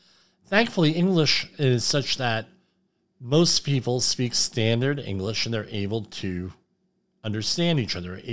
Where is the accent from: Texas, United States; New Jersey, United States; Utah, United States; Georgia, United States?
New Jersey, United States; No, I'm from New Jersey.